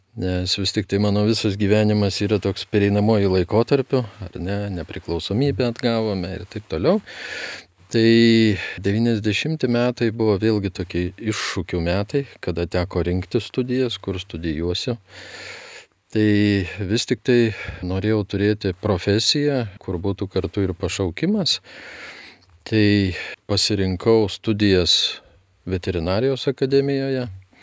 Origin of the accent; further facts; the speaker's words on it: Jieznas, Kaunas County, Lithuania; now in Kaunas, Lithuania; Nesu tikras kaunietis. Gimiau ir augau Prienų rajone, Jizno miestelėje. Tai visa vaikystė ir jaunystė prabėgo Jizne.